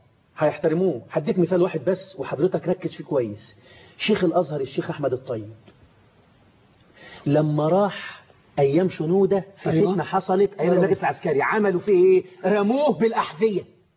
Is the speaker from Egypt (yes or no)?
yes; Egypt; رغم ان احنا مصريين